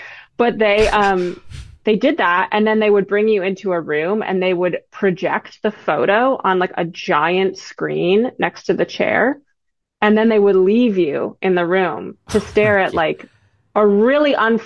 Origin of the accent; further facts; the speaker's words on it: East Coast, United States; I mean, I'm from the East Coast and I feel, have lived on and off in New York for a long time and feel very comfortable there.